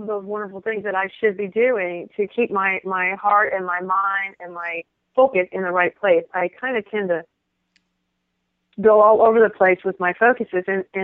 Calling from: Moody, Texas, United States; I am calling from a small town right outside of Waco, Texas, called Moody, Texas.

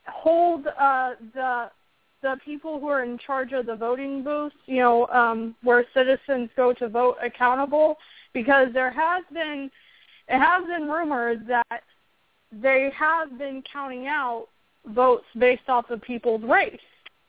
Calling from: Texas, United States

